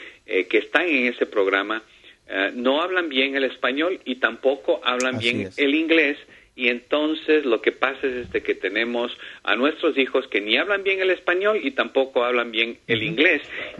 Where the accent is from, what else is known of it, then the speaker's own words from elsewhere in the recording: Ecuador; yo soy hispano, y creo que ese orgullo de ser hispano, de ser latino, de ser ecuatoriano